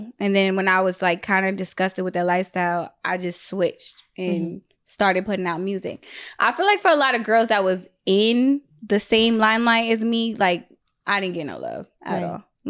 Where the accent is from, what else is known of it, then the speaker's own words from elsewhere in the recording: Guyana; But we're mixed though. We're from Guyana. So it's like a melting pot.